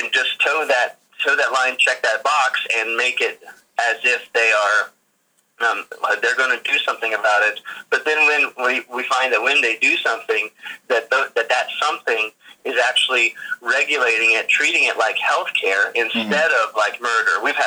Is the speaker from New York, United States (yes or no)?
no; Kansas City, Missouri, United States; a young lady that I had known since I was 6 years old, since I grew up in Kansas City